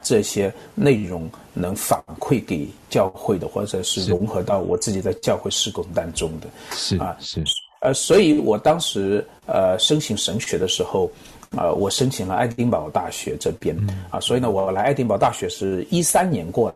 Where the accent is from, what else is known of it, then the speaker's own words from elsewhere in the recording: Wenzhou, Zhejiang, China; 因为我是来自温州这种传统的教导